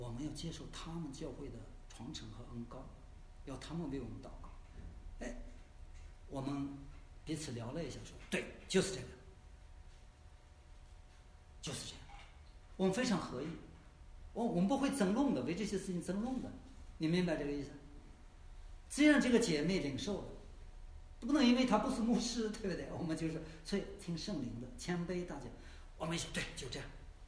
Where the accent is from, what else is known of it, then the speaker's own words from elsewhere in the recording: China; 因为我们中国人的文化就是有个一旁三杀的